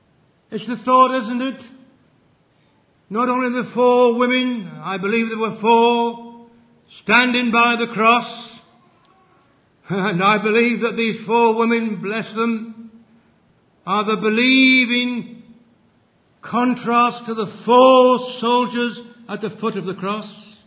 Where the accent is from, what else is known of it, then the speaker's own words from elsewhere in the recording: England, United Kingdom; now in Scotland; I'm an Englishman, and I've survived in Scotland a long time.